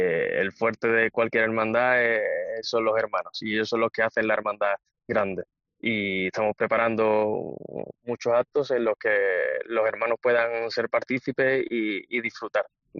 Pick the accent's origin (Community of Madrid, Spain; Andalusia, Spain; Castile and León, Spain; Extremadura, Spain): Andalusia, Spain; Claro, somos andaluces, somos cofrades